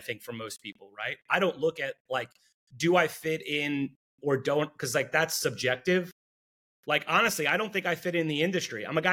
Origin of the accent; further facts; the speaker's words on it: Five Towns, New York, United States; Yeah, so I grew up on Long Island, New York, in what's called the Five Towns.